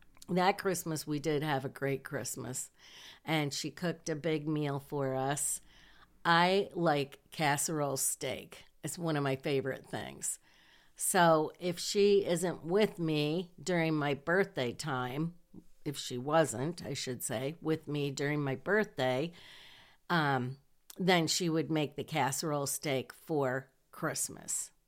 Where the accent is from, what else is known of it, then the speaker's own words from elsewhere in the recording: Hillsdale, Michigan, United States; we decided we were going to come back to Hillsdale, my hometown where my mom's house was